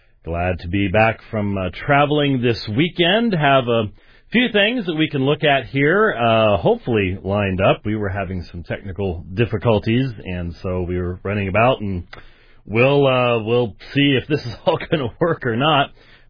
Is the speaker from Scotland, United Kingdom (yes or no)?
yes; Scotland, United Kingdom; I'm Scottish.